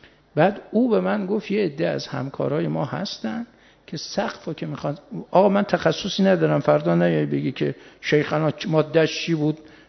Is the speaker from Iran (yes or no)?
yes; Mashhad, Razavi Khorasan, Iran; نمیدونست که ما بچه مشهدیم